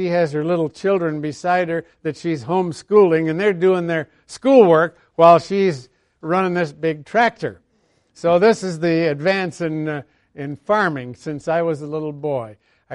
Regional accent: Connecticut, United States; When I was a little boy, growing up in Connecticut in the U.S., there were a number of farmers still farming with horses.

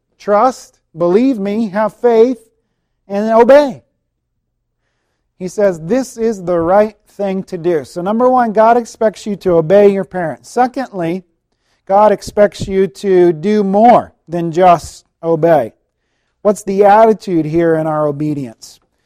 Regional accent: the South, United States; I grew up down south in the States, and down south, they say yes, sir, and yes, ma'am a lot.

